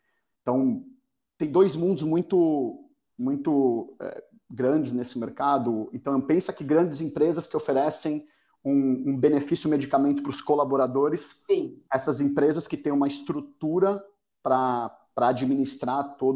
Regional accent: Santos, São Paulo, Brazil; Eu sou de Santos. Eu nasci em Santos. Fiquei até meus 17, 18 anos bastante fixo por aqui. Fiz faculdade em Santos e em um determinado momento São Paulo chama, né? Santos é uma cidade que é incrível. Eu voltei para a cidade agora. Estou fixo em Santos novamente

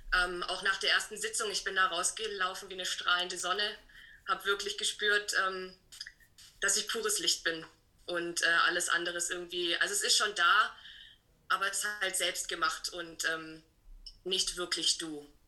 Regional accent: Germany; now in St. Gallen, Switzerland; ich bin 31 Jahre, lebe seit jetzt knapp 2 Jahren in der Schweiz. Wie man hört, ich komme aus Deutschland, lebe in St. Gallen auf einem Hof

